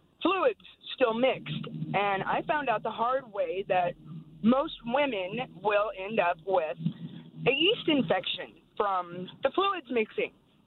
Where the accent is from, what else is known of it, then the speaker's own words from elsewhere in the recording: Yakima, Washington, United States; I'm from Yakima